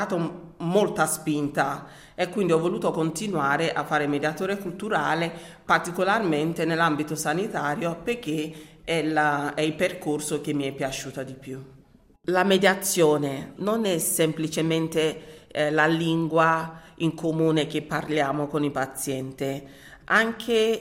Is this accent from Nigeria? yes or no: yes; Edo, Nigeria; first language Esan; Italian is a second language; now in Italy; Parlo la lingua Esan, che è mia madrelingua, Benin, che è una lingua che si parla nella mia città natale, Pidgin English